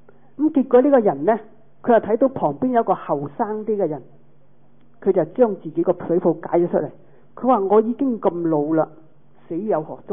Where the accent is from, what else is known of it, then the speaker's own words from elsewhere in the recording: Hong Kong; 那我们香港人说呢就是饭盒。